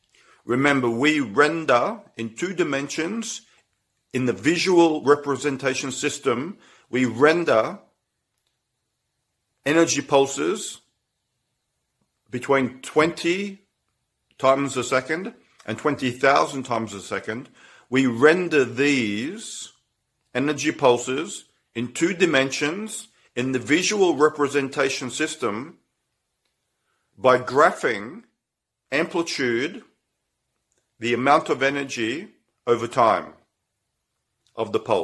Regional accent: Australia; now in Estonia; And I'm Australian, and I live here with an EU passport

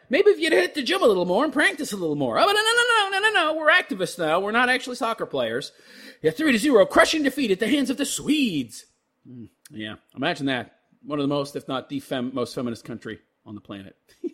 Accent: United States; And you would think that me being an American, I would be all for the women's team winning

